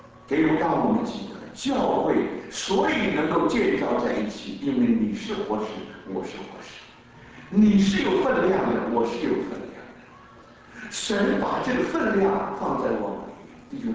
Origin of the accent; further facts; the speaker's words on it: China; 我们中国人没有想到在耶路撒冷那种石头是很大的